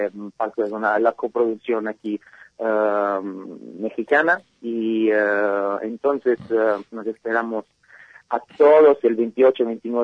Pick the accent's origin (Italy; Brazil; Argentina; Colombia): Italy; Spanish is a second language; yo soy el único italiano, se siente el acento, pero soy el único italiano y todo